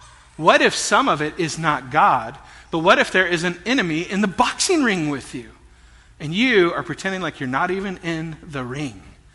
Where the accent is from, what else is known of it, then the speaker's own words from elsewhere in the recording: United States; I'm an American